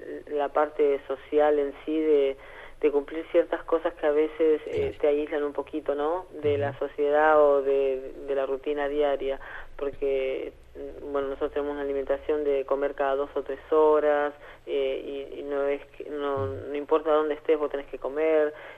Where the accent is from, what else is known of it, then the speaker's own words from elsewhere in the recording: Neuquén, Argentina; also born or lived in Buenos Aires; No se pierde, pero no se pierde, no porque uno siempre diga, ay, soy de Neuquén